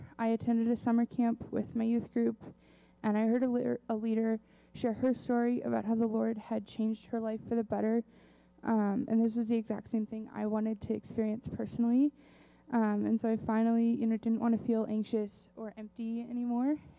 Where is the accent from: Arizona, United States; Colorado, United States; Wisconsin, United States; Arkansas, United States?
Colorado, United States; I'm from Colorado, but I grew up going to church, you know, every Sunday.